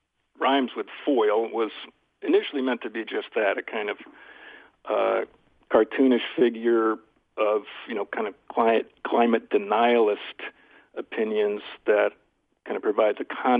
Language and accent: English; Indianapolis, Indiana, United States; I grew up in Kurt Vonnegut's house in Indianapolis.